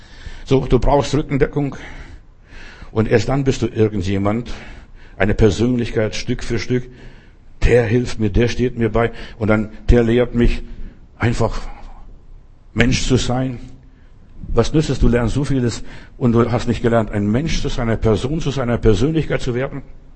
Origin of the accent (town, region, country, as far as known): Klaipėda County, Lithuania